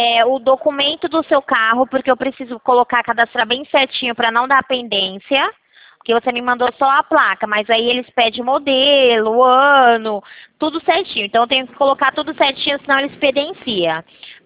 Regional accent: Campinas, São Paulo, Brazil; Eu sou aqui de Campinas.

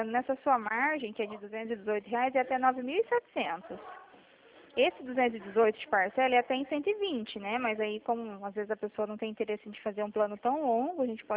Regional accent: Cornélio Procópio, Paraná, Brazil; não, eu sou aqui de Cornélio.

